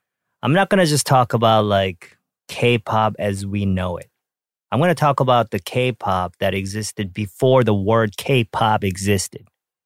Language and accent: English; Canada; when I was growing up in Canada, I think I was like 12, 13. I was at a private school.